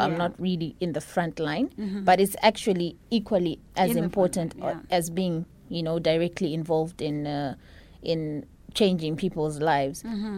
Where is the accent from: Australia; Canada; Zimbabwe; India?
Zimbabwe; Actually, a friend of mine back in my home country.